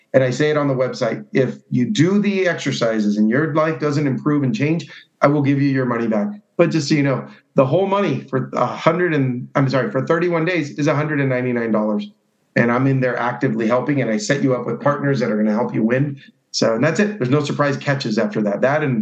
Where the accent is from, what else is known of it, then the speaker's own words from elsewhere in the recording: Cuba; now in United States; So the only thing I have from my past life, from when I came from Cuba, is this. This is a shirt I wore on the boat when I came here.